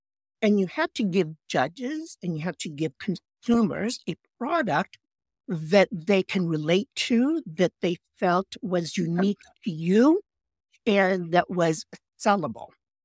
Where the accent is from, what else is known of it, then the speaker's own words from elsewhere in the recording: Bloomington, Illinois, United States; small number of Asians and Filipinos, especially Filipinos, in the area I grew up in, the Midwest. I grew up in Bloomington, Illinois. The Vietnam War was new still. And so being Asian was not really very acceptable.